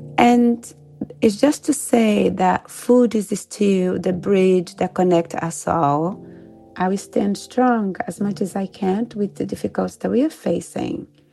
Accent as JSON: {"language": "English", "region": "Minas Gerais", "country": "Brazil", "said": "I'm from Minas, a well-known, respected state in Brazil."}